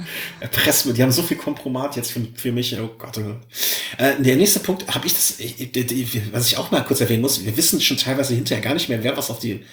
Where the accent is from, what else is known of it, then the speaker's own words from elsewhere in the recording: Düsseldorf, North Rhine-Westphalia, Germany; born there; ich bin jetzt zwar kein Gebürtiger, also ich bin gebürtiger Düsseldorfer